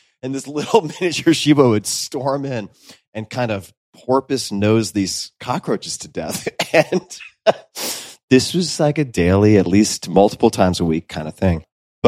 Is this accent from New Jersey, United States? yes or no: no; New York, United States; like my parents were very cheap with electricity growing up on Long Island, and it was cold.